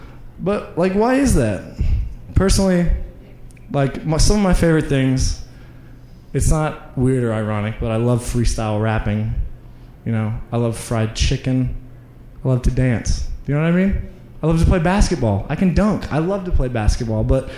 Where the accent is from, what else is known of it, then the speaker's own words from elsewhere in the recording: Oklahoma, United States; I'm from Oklahoma.